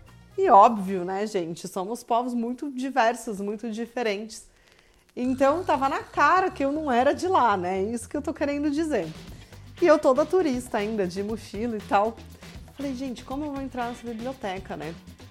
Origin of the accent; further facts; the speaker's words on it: Atibaia, São Paulo, Brazil; a influência enorme cultural que eu vivi em Atibaia, né? Porque eu nasci e cresci em Atibaia.